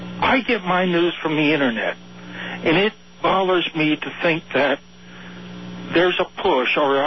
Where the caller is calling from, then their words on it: Joshua Tree, California, United States; Why, hi. I'm calling from Joshua Tree. That's in the high desert. It's about 40 miles northeast of Palm Springs.